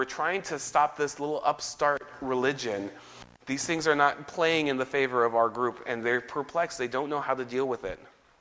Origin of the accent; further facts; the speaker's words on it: Washington, United States; I grew up in Washington. When we see crime, a lot of times you see repeat offenders.